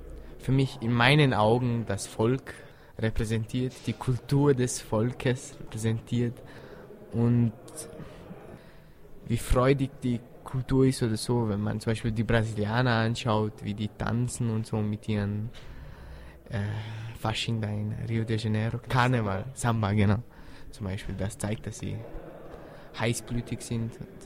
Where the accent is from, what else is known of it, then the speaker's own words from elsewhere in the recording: Bosnia & Herzegovina; German is a second language; now in Austria; Bosnien, also vom Balkan.